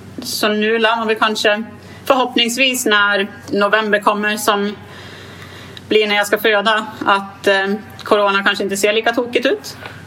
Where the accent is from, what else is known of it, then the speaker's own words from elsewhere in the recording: Gävle, Gävleborg County, Sweden; Min partner är från Helsingborg och jag är från Gävle.